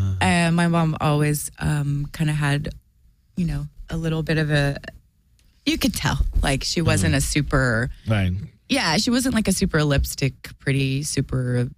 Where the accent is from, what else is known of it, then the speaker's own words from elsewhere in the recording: Costa Mesa, California, United States; And plus, I grew up in Costa Mesa, so, like, everyone was tan and blonde